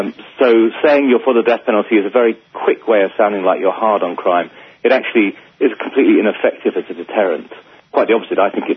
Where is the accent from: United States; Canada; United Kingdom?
United Kingdom; I remember the debate when I was growing up in the United Kingdom